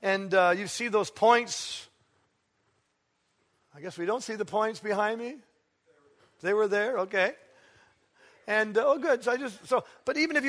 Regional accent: Ontario, Canada; I grew up in Eastern Ontario, Canada, by the edge of the St. Lawrence River, which I did.

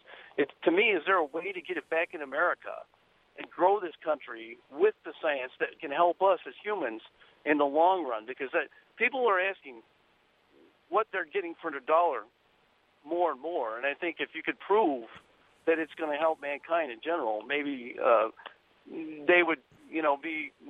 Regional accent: Southwest, United States; I grew up in the Southwest, and there was a lot of development in science in general

